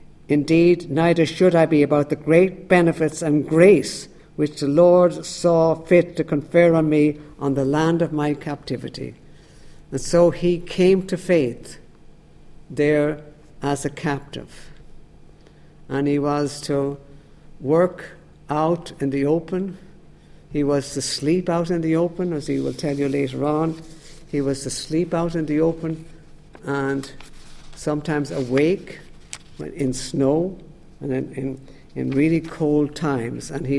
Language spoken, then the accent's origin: English; Ireland; And so it's our heritage. That's what we have as Irish men and Irish women.